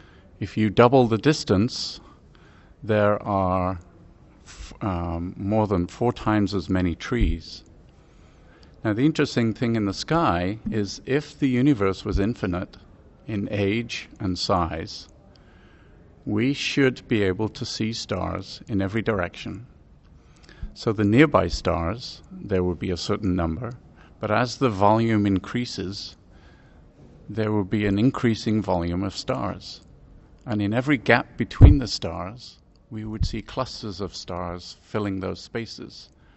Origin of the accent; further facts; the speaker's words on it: England, United Kingdom; now in United States; I'm originally from England, where I grew up as an amateur astronomer, and now working in the planetarium world in the United States.